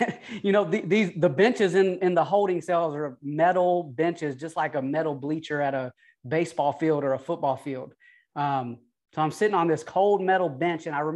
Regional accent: Atlanta, Georgia, United States; accent: twang; now in Sacramento, United States; So I don't know if you can tell by the twang in the voice, y'all, but listen, I am originally from Atlanta, Georgia. That's right, Hotlanta. That's right, ATL.

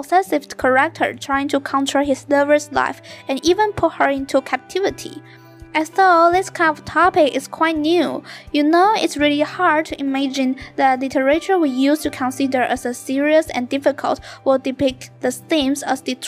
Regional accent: Taipei, Taiwan; Come on, who am I? Hi … from Taipei.

